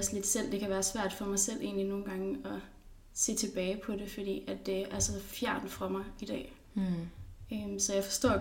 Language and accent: Danish; Skive, Central Denmark Region, Denmark; now in Aarhus, Denmark; og jeg er 19 år gammel, og jeg kommer fra Skive. Og lige nu bor jeg i Aarhus. Jeg flyttede hertil omkring nytår, faktisk.